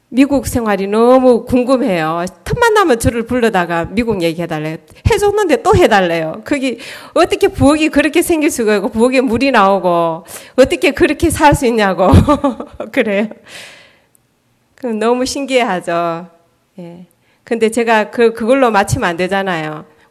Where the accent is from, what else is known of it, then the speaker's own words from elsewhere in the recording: South Korea; 우리는 한국 사람이라고 이제 우리 태극기라고 이렇게 늘 아이들한테 알려줬어요